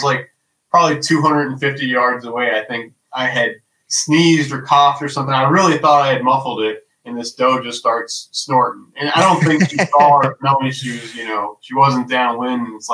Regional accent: Pennsylvania, United States; I went on to work for U.S. Department of Agriculture, returning to my home state of Pennsylvania.

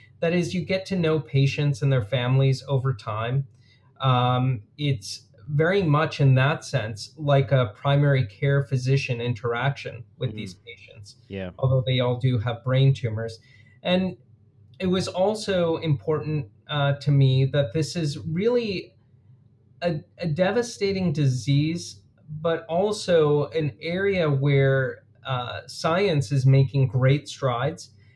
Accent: Buffalo, New York, United States; Maybe that's growing up in Buffalo, New York, and rooting for the Buffalo Bills throughout my childhood

